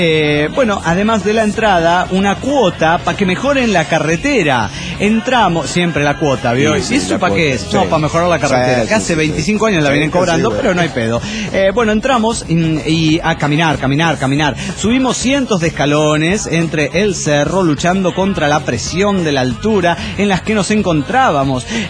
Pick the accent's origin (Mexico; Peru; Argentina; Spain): Mexico; Morelia, Michoacán; de Morelia, Michoacán.